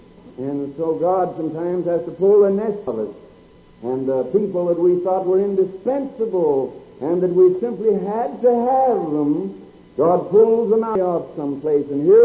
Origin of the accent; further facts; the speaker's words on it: United States; born there; I was born in the United States. I never knew what it was to say His Majesty.